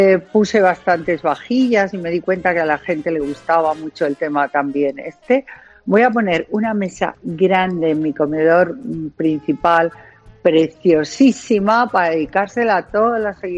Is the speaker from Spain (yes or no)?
yes; San Sebastián, Basque Country, Spain; Y yo que soy de San Sebastián, que he vivido allí, y bueno.